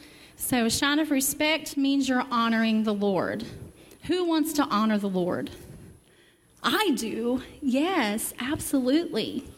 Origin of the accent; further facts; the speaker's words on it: the South, United States; Now, I grew up in the South, and I had a great aunt.